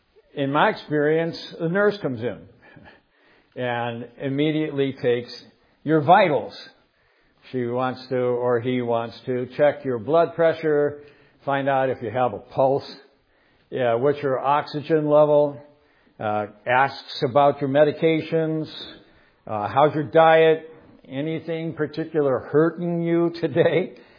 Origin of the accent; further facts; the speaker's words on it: United States; And of course, we being Americans, we have a tradition too.